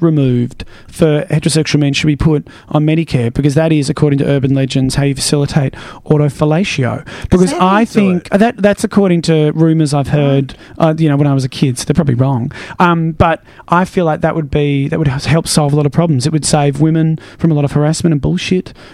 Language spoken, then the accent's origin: English; Canberra, Australian Capital Territory, Australia; I grew up in Canberra. So in Canberra, that was what you do.